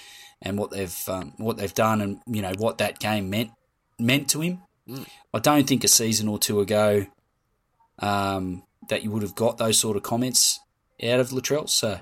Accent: Penrith, New South Wales, Australia; I was born in Penrith Hospital, Nepean Hospital.

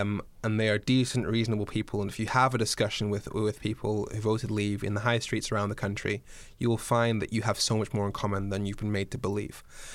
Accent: Dundee, Scotland, United Kingdom; also born or lived in Darlington / Swansea; I was born in Darlington in the northeast of England. I started school in Dundee in Scotland. I've lived in Swansea in Wales. I'm more British than most British people.

